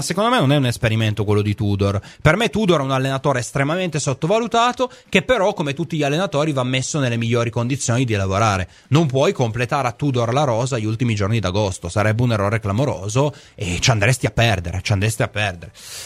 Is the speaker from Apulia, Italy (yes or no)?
no; Settimo Torinese, Piedmont, Italy; anche io caro Fabio sono da Settimo Torinese